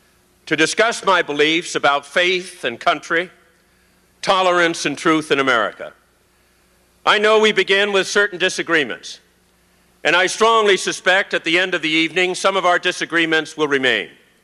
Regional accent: United States; I am an American and a Catholic. I love my country and treasure my faith.

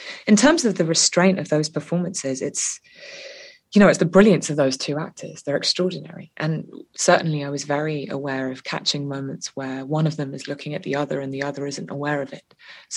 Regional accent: England, United Kingdom; I was growing up in the English countryside with an American mother.

